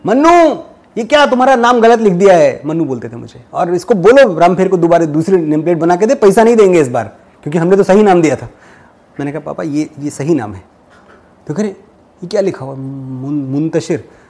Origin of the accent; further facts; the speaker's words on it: Gauriganj, Uttar Pradesh, India; मेरा शहर गांव, तब तो गांव था गौरीगंज